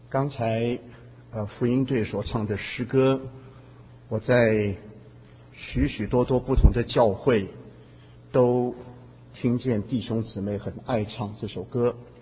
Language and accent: Chinese; China; 不是我们中国人华人把福音传到世界每一个角落，事实上神已经把华人放在世界每一个角落